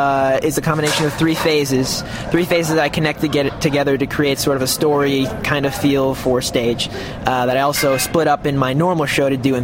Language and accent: English; Columbus, Ohio, United States; because that was, you know, I grew up around Columbus. It's great, a great area for magicians.